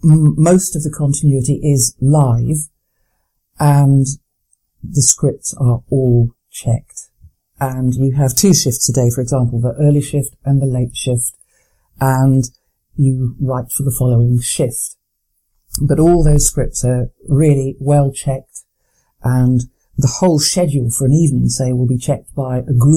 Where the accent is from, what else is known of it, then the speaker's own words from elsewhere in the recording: North West England, United Kingdom; accent: Lancashire; I wish I still had my Lancashire accent. Well, it just slipped away.